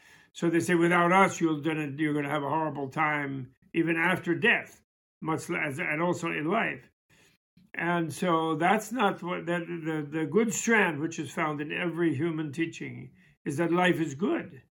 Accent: New York, United States; being a New Yorker and an American.

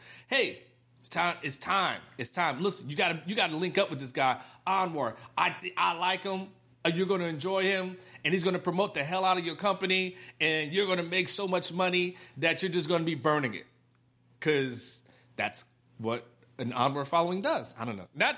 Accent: Lakeland, Florida, United States; I'm from the South, from Lakeland, Florida.

